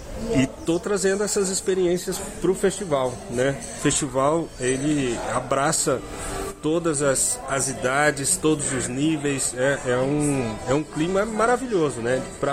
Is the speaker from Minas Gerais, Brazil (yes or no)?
no; Miraselva, Paraná, Brazil; born there; now in Londrina, Brazil; sou nascido de Miraselva, aqui do Paraná, e vim para Londrina nos anos 2000, por aí, né?